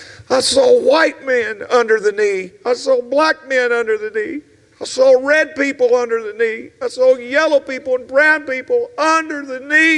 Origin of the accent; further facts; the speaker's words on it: Southern United States, United States; I was raised in the South. I hung out. There was only two cultures, black and white.